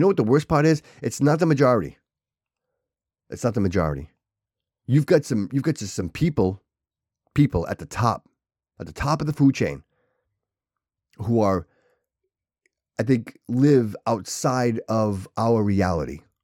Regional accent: Portugal; But so I'm Portuguese. I'm not Irish.

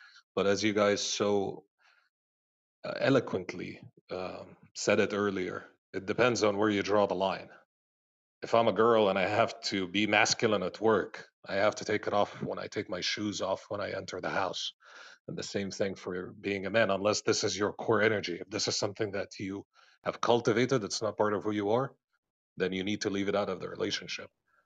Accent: Egypt; I'm from Egypt.

